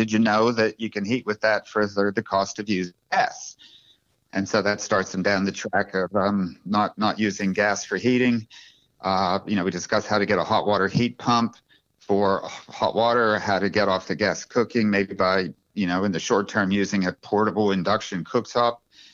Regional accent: United States; now in Australia; you know, I grew up in the United States, but came down here, been here for like 40 years.

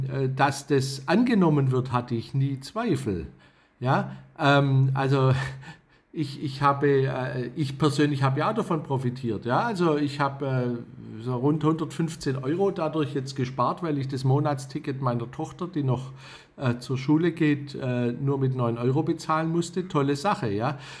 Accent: Baden-Württemberg, Germany; ich komme aus Baden-Württemberg, da gibt es ein Baden-Württemberg-Ticket schon seither.

